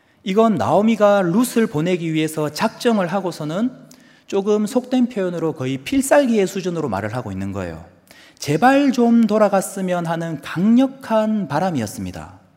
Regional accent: Gyeongsang, South Korea; 들어보셔서 알겠지만 저는 경상도 사람이에요.

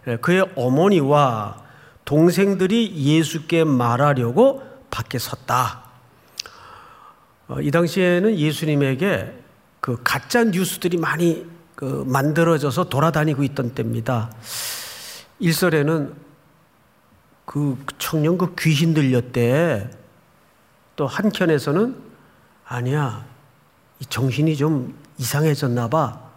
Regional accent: Gyeongsang, South Korea; now in Seoul, South Korea; 제 언어 속에서 말투 속에서 경상도 사람 티가 전혀 안 나죠? 안 납니다. 자. 그럼 제 고향은 어딜까요? 서울에서 지금 50년 넘게 살았단 말이에요.

